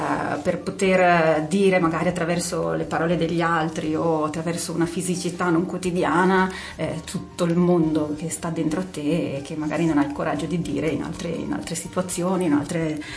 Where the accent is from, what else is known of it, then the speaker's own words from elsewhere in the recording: Brescia, Lombardy, Italy; io sono originaria di Brescia.